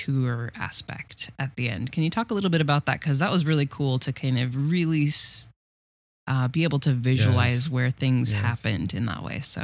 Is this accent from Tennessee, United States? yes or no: no; Colorado, United States; I didn't grow up Adventist. And I grew up in Colorado. So I guess I have that Western spirit a little bit.